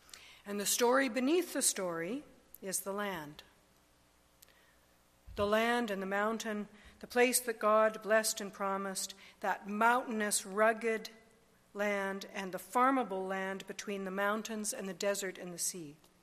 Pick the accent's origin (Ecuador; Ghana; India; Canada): Canada; Winnipeg, Manitoba; I grew up in Winnipeg. I know about dry snow.